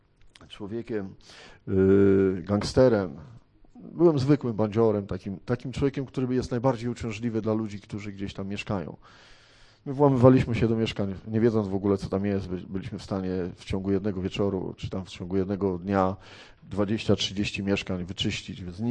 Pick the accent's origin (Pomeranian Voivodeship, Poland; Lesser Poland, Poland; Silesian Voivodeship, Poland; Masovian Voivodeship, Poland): Masovian Voivodeship, Poland; Warsaw; jestem z Warszawy. W Radzyniu jest trochę mojego serca. Jest takich parę miejsc tutaj na Lubelszczyźnie.